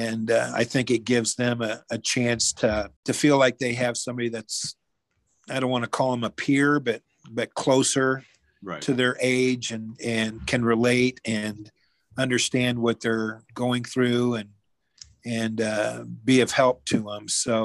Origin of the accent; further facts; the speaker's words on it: Kansas City, Missouri, United States; I grew up in Kansas City, went to North Kansas City High School, played baseball and basketball there, and went on to college.